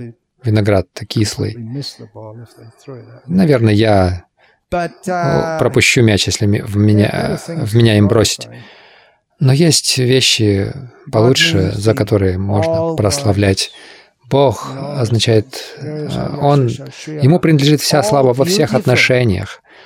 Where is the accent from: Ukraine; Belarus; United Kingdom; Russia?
United Kingdom; England; У меня есть оправдание, я из Англии.